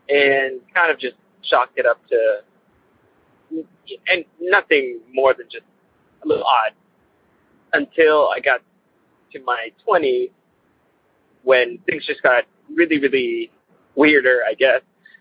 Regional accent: California, United States; I am from California. I've been here for about past 10 years

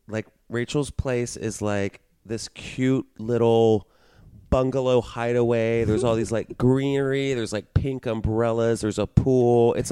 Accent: Texas, United States; No, but I grew up in Texas and I was always like the class clown and I was in theater

